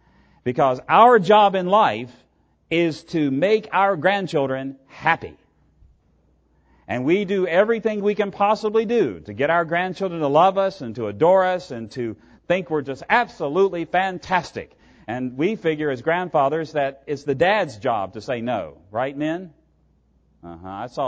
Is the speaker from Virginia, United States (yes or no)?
yes; Virginia, United States; Now, to you and me as Americans, that does not make a bit of sense. We have no monarchs. I come from Virginia. We have a great state flag.